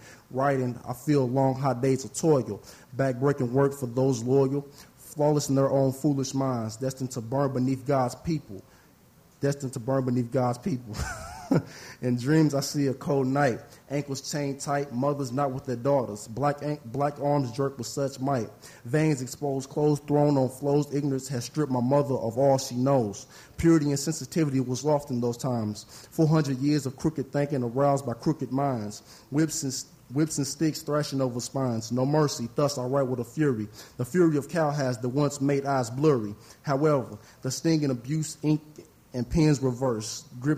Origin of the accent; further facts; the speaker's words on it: Louisville, Kentucky, United States; I'm from Louisville, Kentucky, Iroquois High School, class of 99.